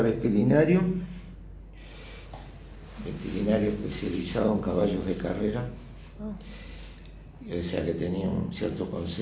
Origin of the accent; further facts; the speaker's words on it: Montevideo, Uruguay; nací acá en Montevideo en el año 49 y viví en el Buceo, en La Unión y en el Cordón. Durante la década de 60 viví en esos tres lugares. Eran barrios.